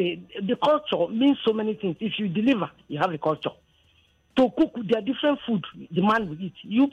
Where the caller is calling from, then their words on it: Ikorodu, Lagos, Nigeria; from Ikorodu.